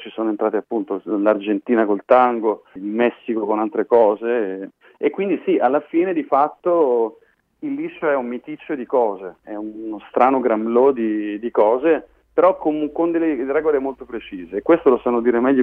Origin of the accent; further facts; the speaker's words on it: Tuscany, Italy; io sono toscano